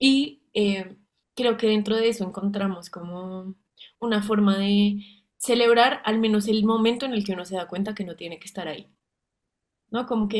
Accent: Bogotá, Colombia; el pop, que es con lo que crecí en Bogotá y a mi edad

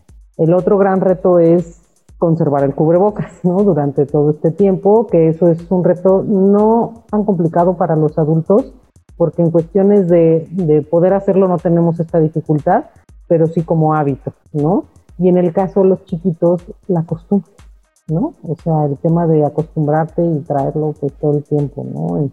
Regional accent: Mexico; como sociedad, como mexicanos, nos distinguimos por ser como muy, muy, de mucho calor humano

